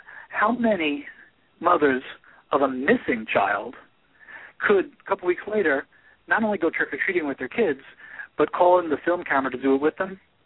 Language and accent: English; New York, United States; I'm from New York and know some of the Wild Bill stories